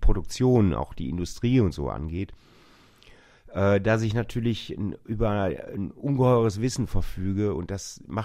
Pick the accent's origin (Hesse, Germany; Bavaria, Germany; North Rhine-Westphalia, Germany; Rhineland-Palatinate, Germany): North Rhine-Westphalia, Germany; Weil ich komme ja aus dem Ruhrgebiet, also es gab es früher kaum frische Kräuter.